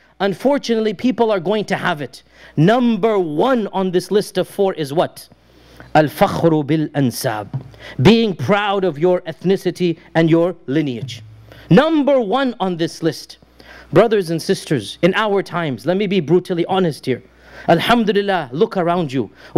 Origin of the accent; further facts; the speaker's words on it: Pakistan; because I'm from that place, I don't mind saying this, I am Pakistani first and Muslim second.